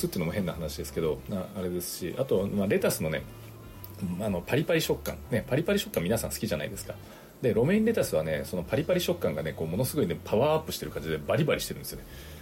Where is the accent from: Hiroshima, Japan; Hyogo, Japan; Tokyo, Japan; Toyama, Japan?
Tokyo, Japan; まあ、私東京の人間なので